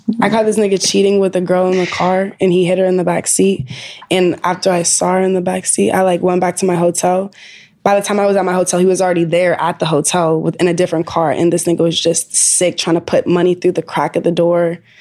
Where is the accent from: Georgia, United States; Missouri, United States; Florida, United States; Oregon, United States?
Georgia, United States; Atlanta; Like we are both from Atlanta